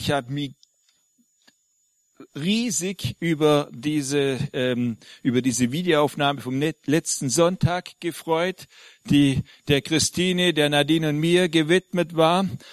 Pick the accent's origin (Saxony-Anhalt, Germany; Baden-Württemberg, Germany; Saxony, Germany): Baden-Württemberg, Germany; Friedrichshafen; moved away; dass ich jetzt dieses Jahr schon 10 Jahre weg von Friedrichshafen bin